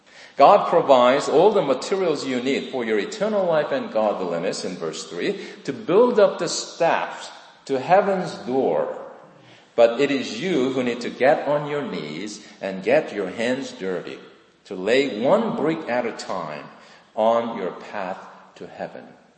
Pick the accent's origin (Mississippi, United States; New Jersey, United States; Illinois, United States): New Jersey, United States; Eatontown; I came from Monmouth County in Eaton Town, right?